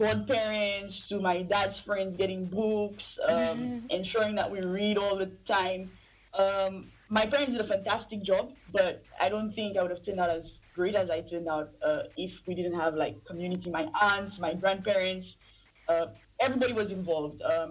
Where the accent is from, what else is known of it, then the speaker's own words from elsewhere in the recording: Laborie, St. Lucia; Oh yes, I'm from the People's Republic.